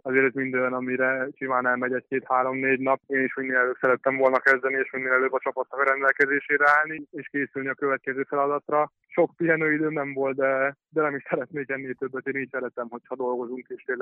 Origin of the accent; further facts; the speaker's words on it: Veszprém, Veszprém County, Hungary; főleg nekem veszprémiként, úgyhogy Veszprémben is voltam az akadémián